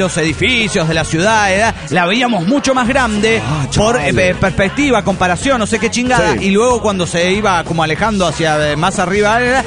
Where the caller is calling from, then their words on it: Córdoba, Argentina; de Córdoba, Argentina.